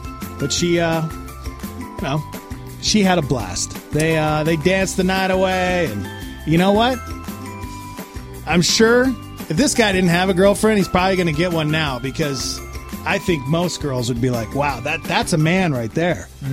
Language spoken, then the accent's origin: English; Montana, United States; I went to prom, back where I grew up in Montana, we had prom all 4 years.